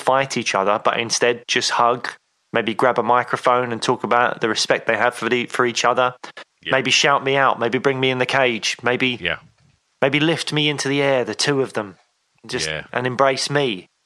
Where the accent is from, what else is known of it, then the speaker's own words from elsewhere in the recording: United Kingdom; Look, cards on the table. I'm a British MMA fan.